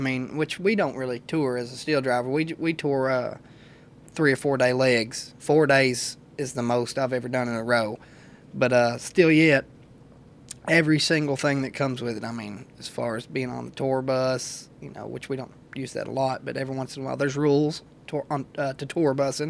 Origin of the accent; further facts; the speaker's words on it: Berea, Kentucky, United States; and I'm from Hillbilly Town, you know, in Berea, and they get a kick out of me because the way I think and the way I speak is different than what they're used